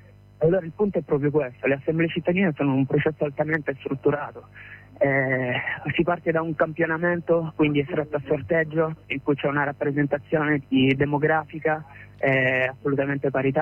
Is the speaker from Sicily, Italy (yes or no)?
yes; Sicily, Italy; ora ti parlo nel personale, ma io sono siciliano e i siciliani non sanno che dal 2070 al 2100 è previsto che il 70% del territorio siciliano sia desertificato